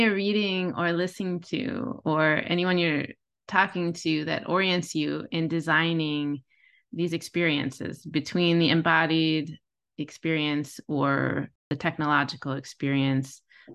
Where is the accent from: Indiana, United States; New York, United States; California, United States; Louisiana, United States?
Indiana, United States; I'm also from the Midwest, from Northern Indiana, and I very, very much appreciated and could feel in my body your description of being led out into the cornfields